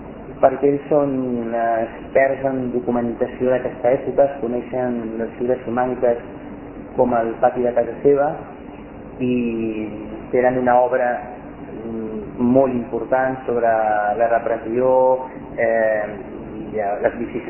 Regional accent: Barcelona, Catalonia, Spain; jo soc barceloní, soc del barri de Gràcia, el barri de la Ribera, Ciutat Vella

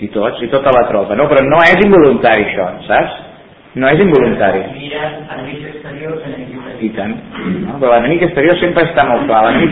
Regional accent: Catalonia, Spain; però com que som tan catalans

